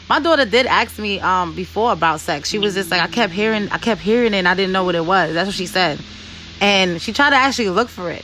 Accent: Brooklyn, New York, United States; because I was born and raised in Brooklyn, Brownsville, you know, one of the baddest neighborhoods in Brooklyn. So I was raised differently.

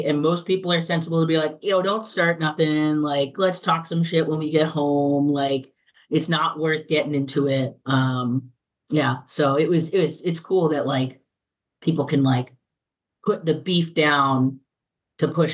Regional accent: New England, United States; I mean, I'm from New England, and I tell people right to their face if I don't like them

